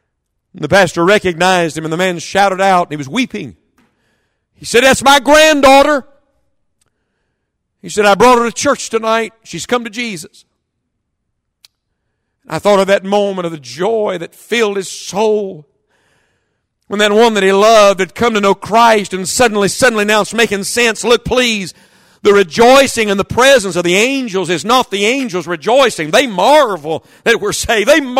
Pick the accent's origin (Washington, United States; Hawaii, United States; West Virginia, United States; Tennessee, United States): West Virginia, United States; We're from West Virginia. Aren't you proud? We're wearing shoes today.